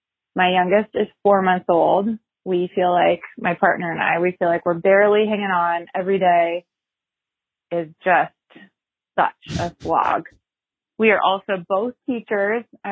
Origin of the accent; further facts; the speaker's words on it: Sacramento, California, United States; I'm from Sacramento.